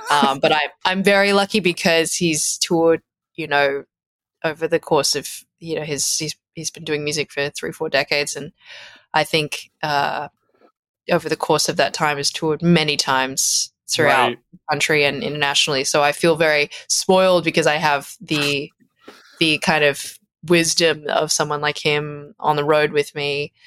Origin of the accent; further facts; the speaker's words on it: Australia; accent: Australian; now in United States; So you can probably tell by my accent, I'm Australian, and I've lived in the US for, gosh, since 2010, so 15 years.